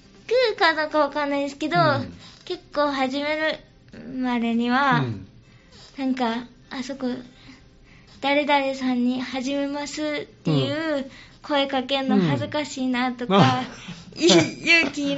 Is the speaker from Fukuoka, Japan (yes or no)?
no; Nishiwaki, Hyogo, Japan